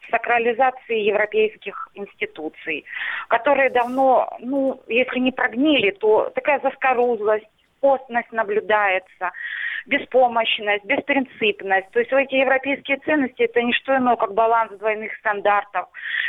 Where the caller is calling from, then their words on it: Starobilsk, Luhansk Oblast, Ukraine; Здравствуйте, Луганщина, Стародельск.